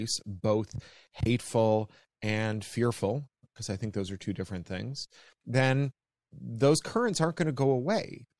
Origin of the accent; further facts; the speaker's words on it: Canada; now in United States; I became an American last summer, I'm as you can hear from my accent, I'm a Canadian.